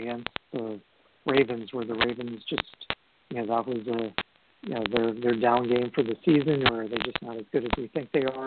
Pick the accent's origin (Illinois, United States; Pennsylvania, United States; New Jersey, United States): Pennsylvania, United States; Philadelphia; Okay, next up we've got my hometown team here, even though I don't root for them, the Eagles traveling to Cleveland.